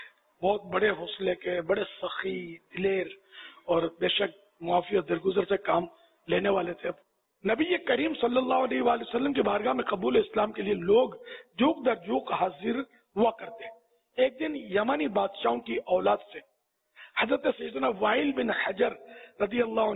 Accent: Karachi, Sindh, Pakistan; born there; میں تو پیدا ہی پاکستان, اصلی پاکستانی ہوں, کراچی میں پیدا ہوا ہوں.

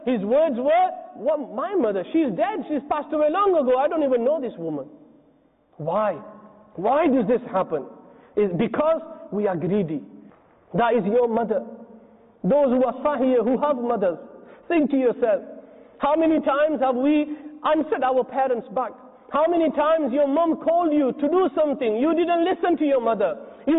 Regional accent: England, United Kingdom; one person from England, because I told him I'm from England, and he says, I know someone who came from England.

